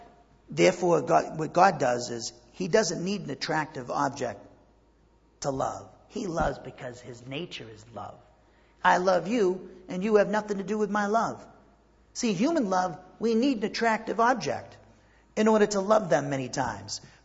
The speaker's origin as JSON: {"language": "English", "region": "Massachusetts", "country": "United States", "said": "I'm from Massachusetts. I don't even speak right."}